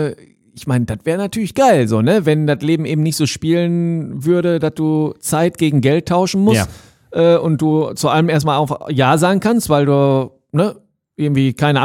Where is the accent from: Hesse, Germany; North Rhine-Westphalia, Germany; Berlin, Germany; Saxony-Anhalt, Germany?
North Rhine-Westphalia, Germany; Hattingen; komm aus Hattingen hier bei Bochum und so